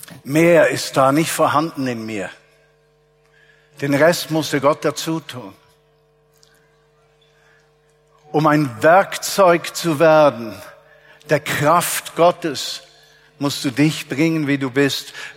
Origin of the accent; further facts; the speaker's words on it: Zurich, Switzerland; ich, kleiner Zürcher, Seebub, vom Zürichsee, geboren im Kreis 4, Schärpeviertel